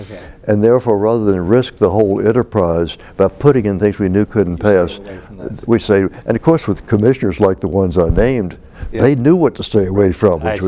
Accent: Richmond, Virginia, United States; I was born and raised in Richmond. I knew Tidewater. I knew Charlottesville. I'd been a little bit west. I didn't know Southwest Virginia.

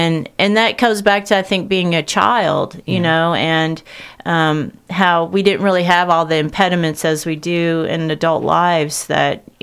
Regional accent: Lexington, United States; feeling extremely grateful that I can bring it to my hometown, you know, and bringing what I've learned kind of in my travels and in my own self-growth and healing back to, my community.

